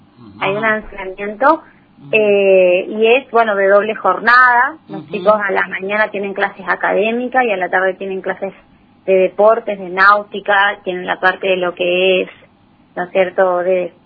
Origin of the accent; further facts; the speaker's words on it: Argentina; creo que acá como argentinos, que algo está erradicado